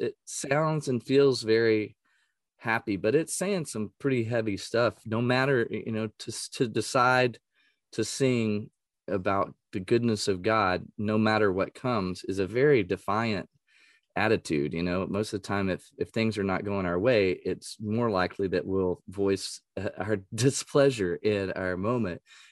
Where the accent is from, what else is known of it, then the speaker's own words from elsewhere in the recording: Texas, United States; I grew up in East Texas